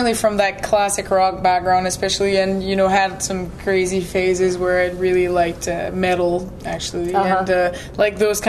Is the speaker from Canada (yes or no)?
yes; New Brunswick, Canada; first language French; English is a second language; Yeah, well, I'm from, New Brunswick is actually the province in Canada that's officially bilingual, right? And so I've pretty much lived with the two languages all my life